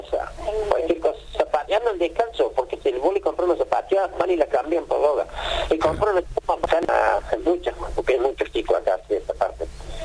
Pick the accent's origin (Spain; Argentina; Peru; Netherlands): Argentina; Córdoba; ¿de dónde sos vos … ? Y yo soy de Argüello.